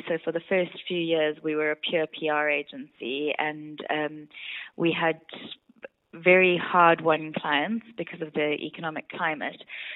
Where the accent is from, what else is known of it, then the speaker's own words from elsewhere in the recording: South Africa; now in London, United Kingdom; I live in London, although I'm South African originally, and I have an 18-month-old baby and a 6-year-old Labrador.